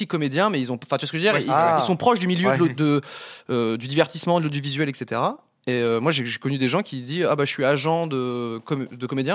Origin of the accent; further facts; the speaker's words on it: Romania; French is a second language; Je parle pas français peut-être, n'hésite pas à me corriger, moi je suis roumain.